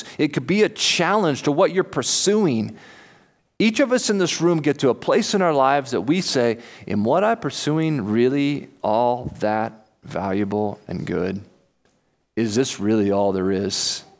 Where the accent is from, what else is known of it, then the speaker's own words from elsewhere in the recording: Oregon City, Oregon, United States; born there; I was born in Oregon City, Oregon.